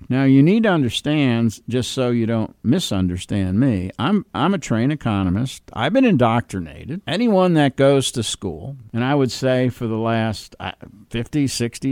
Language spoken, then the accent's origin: English; New York, United States; And I'm originally from New York